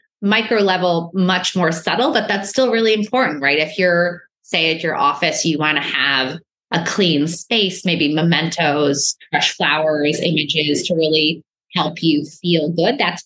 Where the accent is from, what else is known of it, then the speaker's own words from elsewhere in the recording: New York, United States; I'm a New Yorker. Like, you know, you can't screw with me.